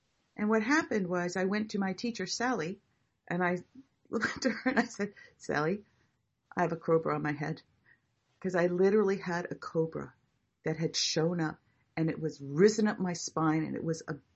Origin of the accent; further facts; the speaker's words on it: Hawaii, United States; And it was my hula teacher when I was growing up in Hawaii.